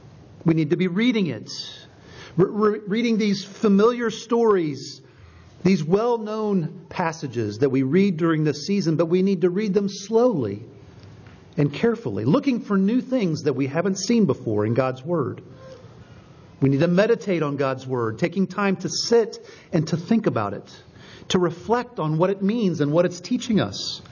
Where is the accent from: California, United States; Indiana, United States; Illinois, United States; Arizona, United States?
Indiana, United States; Richmond; a famous alligator that came to Richmond, Indiana, my hometown